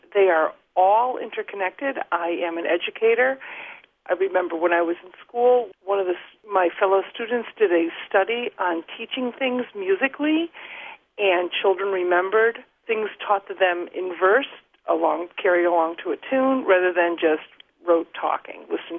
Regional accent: Long Beach, New York, United States; I'm from Long Beach, New York.

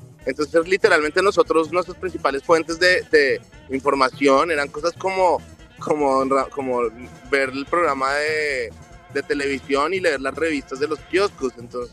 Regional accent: Colombia; Nosotros crecimos viendo Condorito todas las semanas

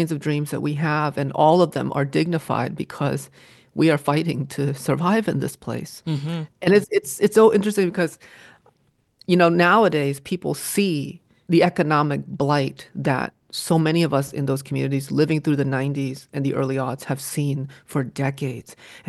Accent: Hartford, Connecticut, United States; moved away; And growing up in Hartford, I didn't realize that Connecticut had a reputation of being very wealthy, private schools, yachts, mansions, until I left and went to New York and people said things like, oh, you're from Connecticut, so fancy.

